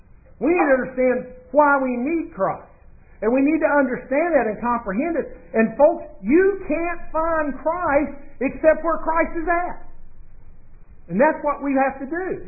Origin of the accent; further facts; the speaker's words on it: Glasgow, Scotland, United Kingdom; born there; I was born in Glasgow, so I can talk to you folks, right?